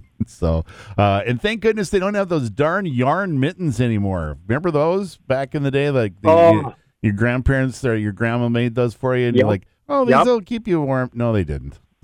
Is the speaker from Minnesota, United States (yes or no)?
yes; Detroit Lakes, Minnesota, United States; Because I grew up in Detroit Lakes, we did have an indoor arena, but there were several times that we would go play our hockey games outside.